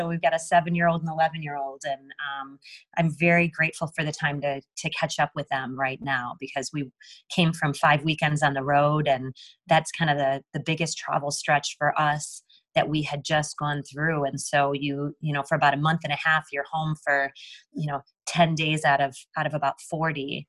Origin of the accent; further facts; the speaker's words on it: Midwest, United States; being a Midwesterner for me, having grown up and played in this area.